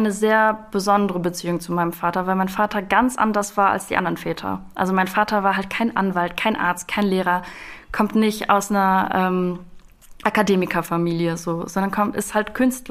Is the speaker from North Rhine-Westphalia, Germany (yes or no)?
yes; Düsseldorf, North Rhine-Westphalia, Germany; now in Cologne, Germany; Ich komme aus Düsseldorf. Und bin dann fürs Studium nach Köln gezogen